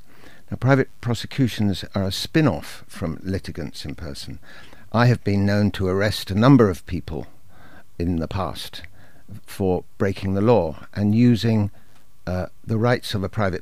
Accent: Taunton, South West England, United Kingdom; I come from Taunton

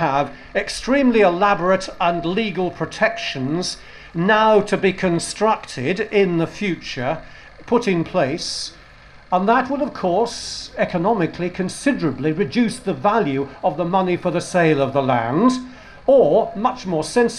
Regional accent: West Midlands, United Kingdom; I come originally from the West Midlands, and when I go to the top of the hill at Ruadeen, I can look over and see the Malverns, sometimes Clee Hill, hills I could see from the other side as a boy.

